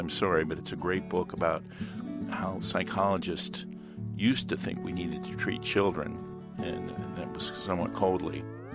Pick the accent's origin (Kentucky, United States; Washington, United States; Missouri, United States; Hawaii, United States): Kentucky, United States; Alexandria; from Alexandria, Kentucky.